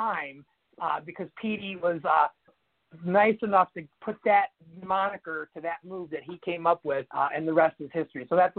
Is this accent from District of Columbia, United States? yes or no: no; Romulus, Michigan, United States; Yes, sir. I've been born and raised in Romulus, Michigan, my whole life.